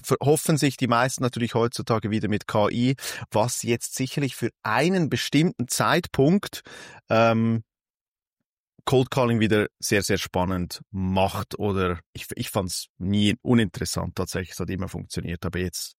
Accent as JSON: {"language": "German", "country": "Switzerland", "said": "ich bin aus der Schweiz"}